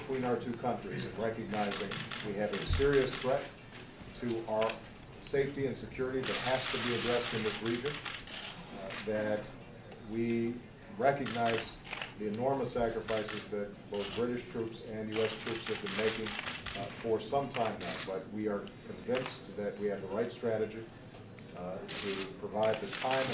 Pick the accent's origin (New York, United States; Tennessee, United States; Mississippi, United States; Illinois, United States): Illinois, United States; Chicago; This is Goose Island 312 beer from my hometown of Chicago.